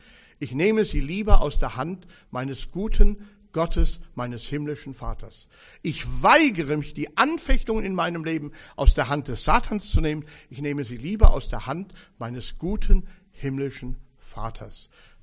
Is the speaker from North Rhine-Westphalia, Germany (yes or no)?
yes; North Rhine-Westphalia, Germany; Nun komme ich aus dem Kreis Wittgenstein, heute Kreis Siegen-Wittgenstein.